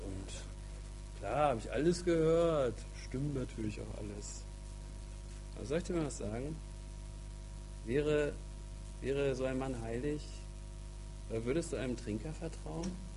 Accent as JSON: {"language": "German", "country": "Germany", "said": "Wir als Westler, wir als Deutsche, wir leben in der Fülle."}